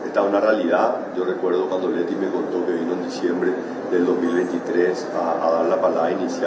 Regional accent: Paraguay; sentirnos orgullosos como paraguayos. Nosotros del Ministerio de Salud del Gobierno del Paraguay vamos a estar colaborando en todo lo que podamos.

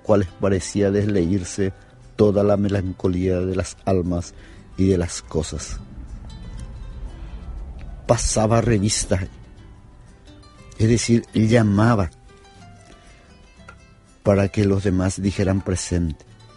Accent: Paraguay; nosotros como paraguayos nos enfrentamos a 3 países, contra 3 países unidos.

